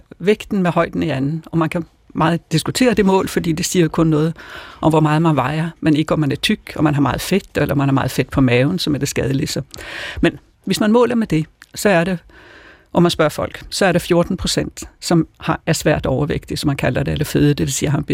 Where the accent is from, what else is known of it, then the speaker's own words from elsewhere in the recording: Sweden; Danish is a second language; now in Denmark; Okay, jeg er svensk, men nu har jeg også fået dobbelt statsborgerskab, så jeg er også dansker.